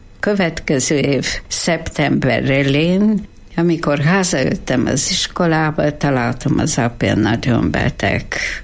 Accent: Ruse, Ruse Province, Bulgaria; Hungarian is a second language; moved away as an adult; now in Hungary; Bulgáriában születtem, Rusze városban, a Dunapárton szembe, ahol most van híd román és Bulgária között.

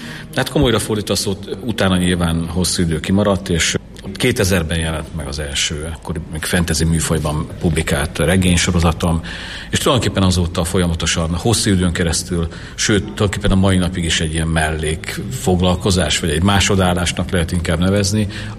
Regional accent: Kecskemét, Bács-Kiskun, Hungary; Én kecskeméti vagyok

